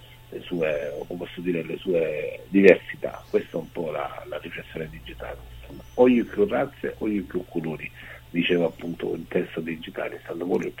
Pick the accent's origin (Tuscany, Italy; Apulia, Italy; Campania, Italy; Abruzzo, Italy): Apulia, Italy; dal Salento a mezzanotte da Lecce, dal mio paese, pure leccese, sono a 30 km a sud di Lecce